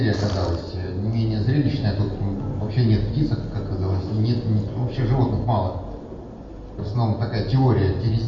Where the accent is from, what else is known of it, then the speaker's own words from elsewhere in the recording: West Siberia, Russia; а мы из западной Сибири.